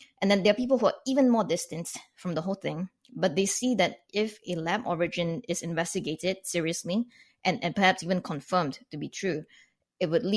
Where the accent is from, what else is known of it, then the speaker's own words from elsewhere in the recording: Canada; This is totally bizarre to me as a non-American, as a Canadian looking in on this.